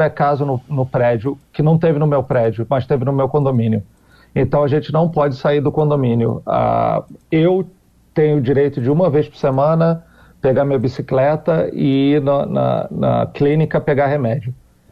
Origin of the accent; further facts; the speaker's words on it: Rio de Janeiro, Brazil; accent: carioca; now in Pudong, China; Pô, tô falando em carioquês, né? Desculpa, eu sou carioca. Então, às vezes, tem esse problema de usar gíria do Rio.